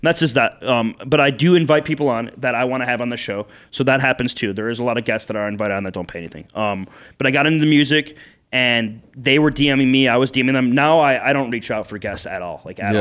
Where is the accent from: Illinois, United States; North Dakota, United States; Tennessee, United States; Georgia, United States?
Illinois, United States; I grew up in Illinois. I know the scene very well out there.